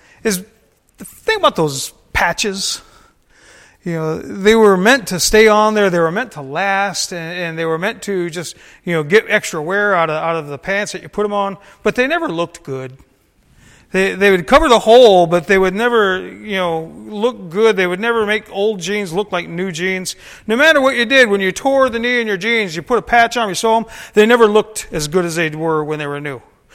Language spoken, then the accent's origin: English; Northville, Michigan, United States; it runs from my hometown of Northville, Michigan, all the way to Detroit